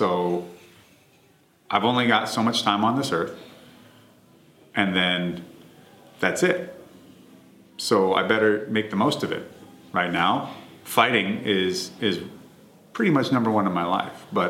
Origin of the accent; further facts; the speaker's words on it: Seattle, Washington, United States; I am from Seattle.